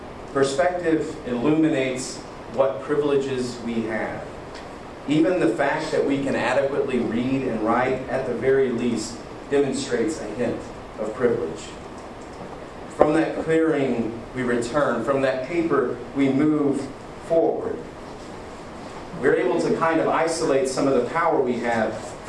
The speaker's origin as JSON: {"language": "English", "region": "Kentucky", "country": "United States", "tie": "born or raised there", "said": "You know, growing up in Western Kentucky, cornfields populated the landscape."}